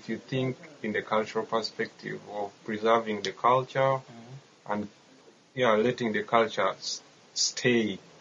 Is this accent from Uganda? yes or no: yes; Uganda; I'm from Uganda. Well, arranged marriages still exist in my country.